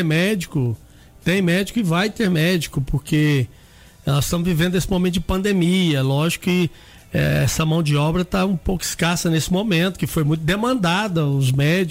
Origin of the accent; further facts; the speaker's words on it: Rubiataba, Goiás, Brazil; Nós somos goianos lá de Rubiataba de Séries. Eu deixo um abraço para todos os goianos aí.